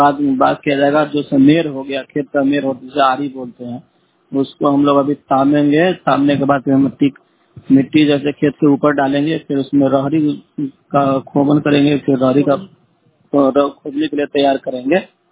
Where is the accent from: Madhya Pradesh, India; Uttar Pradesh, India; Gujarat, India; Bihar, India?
Bihar, India; Phulhar; मेरा ब्लॉक पड़ता है हरलाखी प्रखंड, ब्लॉक पड़ता है फुलर गांव है, पंचायत फुलर है।